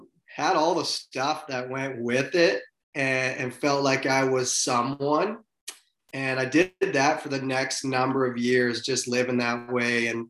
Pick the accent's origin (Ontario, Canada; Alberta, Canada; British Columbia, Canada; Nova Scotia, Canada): Alberta, Canada; High Prairie; born there; So, I was born in High Prairie, and I was actually thinking of this today. The first memories I have of High Prairie is living in my grandma's house